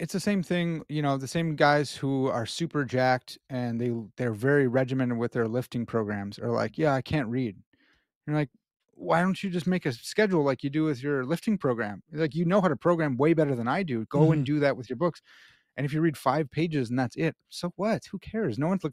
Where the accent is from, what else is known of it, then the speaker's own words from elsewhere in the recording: United States; I know it's pronounced Ponce's, but I'm an American swine.